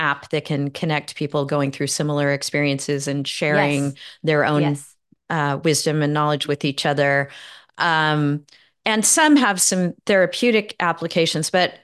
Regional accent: California, United States; I grew up in Northern California, so Silicon Valley was always sort of in my backyard.

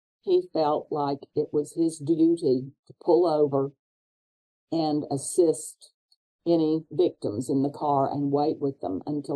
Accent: Oklahoma, United States; you may not know that I am Native American. And so there are very few Native Americans as chemistry faculty at R1 institutions, and even fewer female Native Americans. And they're in Oklahoma. When you're growing up, Oklahoma has a lot of Native Americans.

